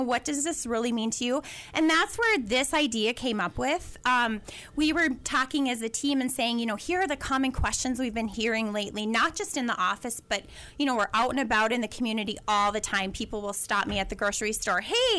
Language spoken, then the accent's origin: English; Wadena, Minnesota, United States; Then I had tornadoes come through my hometown of Wadena. That's where I was born and raised.